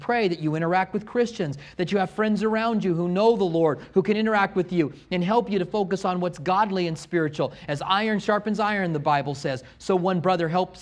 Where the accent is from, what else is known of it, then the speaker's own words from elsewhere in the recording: Albuquerque, New Mexico, United States; When I grew up in Albuquerque, there was a youth station there